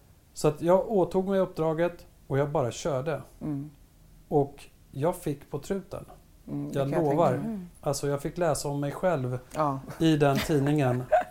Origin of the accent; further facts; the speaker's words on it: Örebro, Örebro County, Sweden; jag är andra generationens invandrare. Jag är uppvuxen i Sörbängen i Örebro.